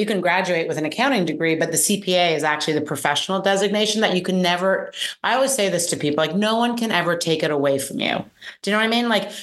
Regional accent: Ottawa, Ontario, Canada; also born or lived in United Kingdom; I grew up in Ottawa, which some people know is the capital of Canada. But actually, my parents immigrated here from South Africa through the UK. So I was born in the UK and then moved to Canada, but educated completely in Canada

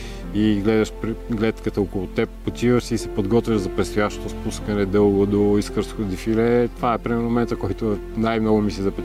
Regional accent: Vratsa, Vratsa Province, Bulgaria; управител съм на магазин за велосипеди. Аз съм от Враца, израснал съм тук. След това започнах да уча туризъм в Великотърновския университет.

